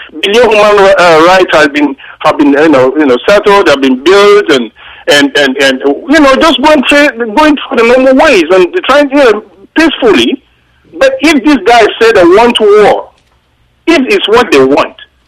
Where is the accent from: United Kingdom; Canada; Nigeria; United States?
Nigeria; moved away; we came all the way from Nigeria.